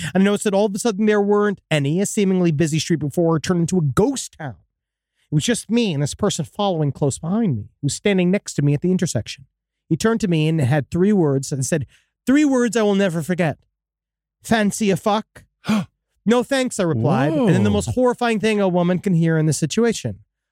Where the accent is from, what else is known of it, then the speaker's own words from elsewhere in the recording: Australia; I'm from Australia.